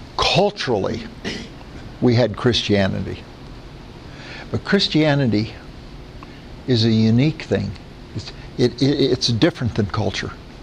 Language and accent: English; Iowa, United States; I was born and raised in the state of, you can listen to my voice and know I was raised in Iowa. So I'm from the Northern Bible Belt.